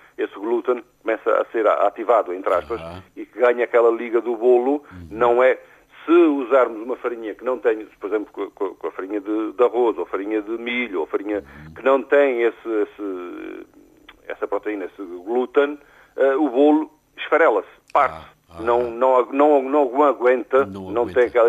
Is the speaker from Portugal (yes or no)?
yes; Azores, Portugal; Tenho que pôr aquilo que, de onde sou, do que tenho, e que é, na maioria das vezes, desconhecido pelo público comum. Daí ter até mais dos Açores do que de outra região portuguesa mesmo.